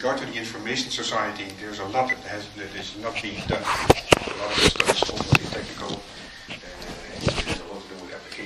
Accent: Netherlands; The reason that I can do that is because I'm from Holland.

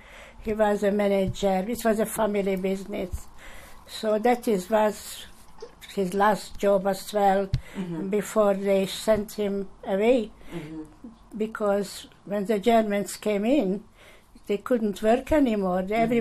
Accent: Budapest, Hungary; born there; English is a second language; I was born in Hungary, Budapest

